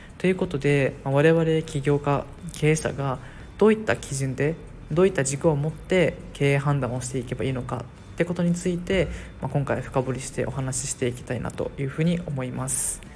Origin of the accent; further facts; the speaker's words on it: Okinawa, Japan; also born or lived in Myanmar; もうなんならミャンマーにいられなくなってしまって、結局地元の沖縄に帰るわけですが